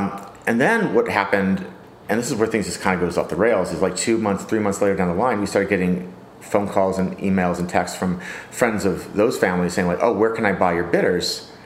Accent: California, United States; trying to find flavors and expressions that really kind of speak to us growing up in the Bay Area.

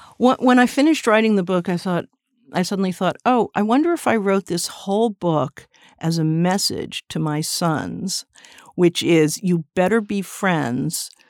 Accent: Westport, Connecticut, United States; I grew up in Westport, Connecticut, a suburb, and I used to come in all the time, which I find unbelievable, but it's true.

